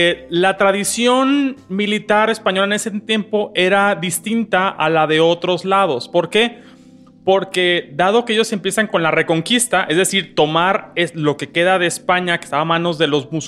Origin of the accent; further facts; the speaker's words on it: Mexico; Todos esos mitos que como buen mexicano nos metieron.